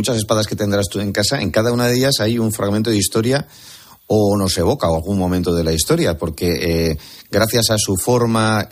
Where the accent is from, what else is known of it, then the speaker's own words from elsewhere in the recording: Bilbao, Basque Country, Spain; en mi tierra, en Bilbao, había duelos de espadas